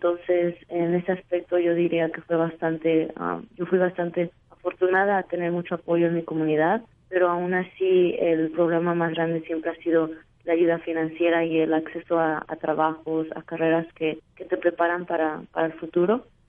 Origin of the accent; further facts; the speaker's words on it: Mexico City, Mexico; now in United States; mis padres también somos de la Ciudad de México